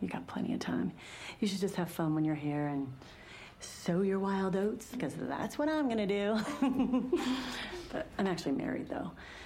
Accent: San Antonio, Texas, United States; I'm from San Antonio, Texas, so go Spurs.

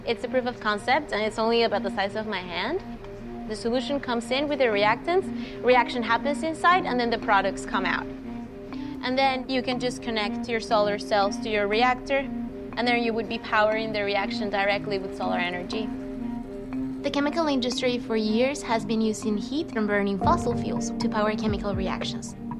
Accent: Venezuela; I grew up in Venezuela.

